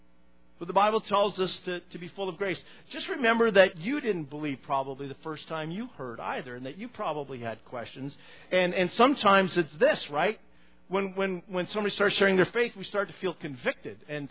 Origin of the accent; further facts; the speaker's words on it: Ontario, Canada; We're both from Northern Ontario